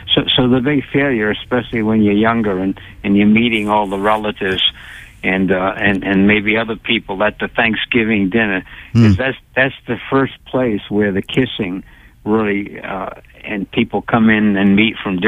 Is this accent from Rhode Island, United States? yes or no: yes; Tiverton, Rhode Island, United States; In fact, growing up in Tiverton, and Fall River was the next town